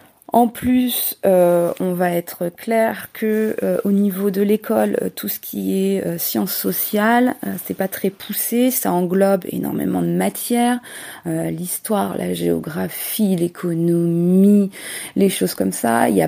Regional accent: France; now in United States; la France, par exemple, que je connais bien puisque je suis française

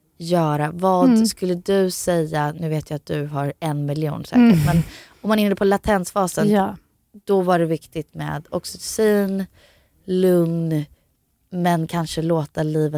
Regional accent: Florida, United States; jag växte upp i Florida

